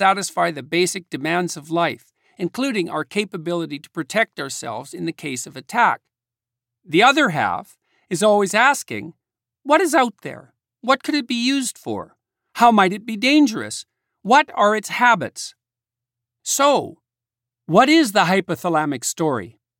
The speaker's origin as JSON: {"language": "English", "town": "Fairview", "region": "Alberta", "country": "Canada", "tie": "born or raised there", "said": "Being from northern Alberta, I do not share exactly the same view of nature, since up in my hometown of Fairview, nature was constantly conspiring to freeze its inhabitants to death for 6 months of the year"}